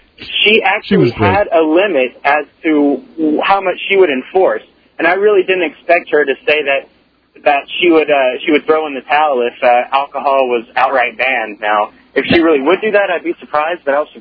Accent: Texas, United States; But growing up in Texas, though, they really have been consistent in enforcing that law.

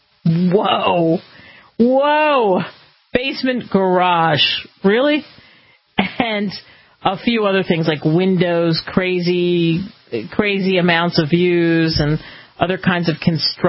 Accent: Cherry Hill, New Jersey, United States; Probably in my hometown, they'll probably see that too in Cherry Hill and, you know, all the way up Philadelphia and Trenton.

